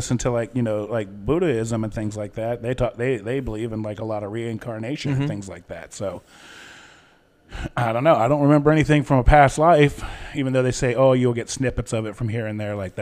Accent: New York City, New York, United States; Hey, I'm from New York City.

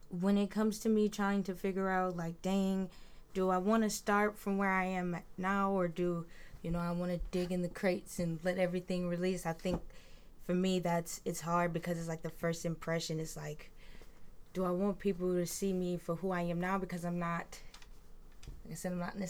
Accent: Grand Rapids, Michigan, United States; I am from Grand Rapids, Michigan.

